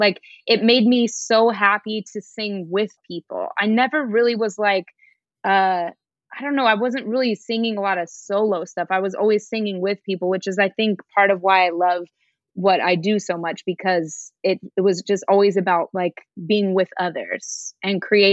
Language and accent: English; Denver, Colorado, United States; Okay, so yes, I grew up ice skating. I'm from Denver, Colorado